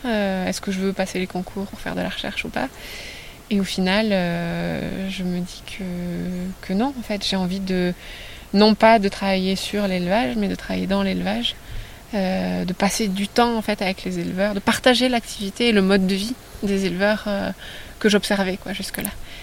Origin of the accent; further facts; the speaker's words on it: Nouvelle-Aquitaine, France; Déjà, j'ai grandi au Pays Basque, dans une vallée pastorale. Déjà un pays très pastoral.